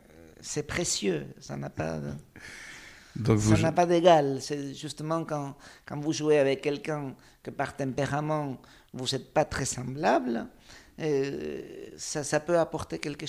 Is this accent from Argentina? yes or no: yes; San Pedro, Buenos Aires Province, Argentina; C'était à San Pedro, en Argentine. C'était une petite ville